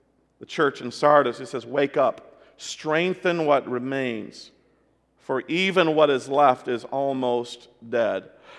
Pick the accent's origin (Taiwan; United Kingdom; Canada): Taiwan; when I was a kid growing up in Taiwan on the mission field, I can remember going with my family to mountain villages.